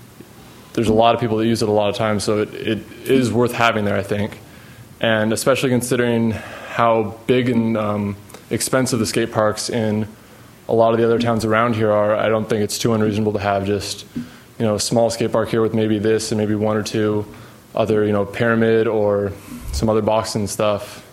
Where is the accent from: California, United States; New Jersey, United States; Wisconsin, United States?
California, United States; Cambria; I'm from Cambria. I've lived here for about 10 years.